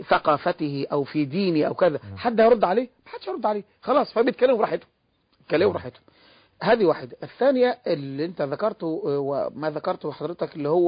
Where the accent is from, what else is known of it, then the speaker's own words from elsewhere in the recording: Egypt; وقبرها عندنا في مصر